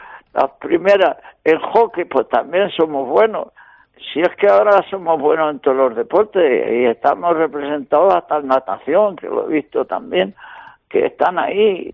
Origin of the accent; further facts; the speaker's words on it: Spain; yo soy español, no soy francés.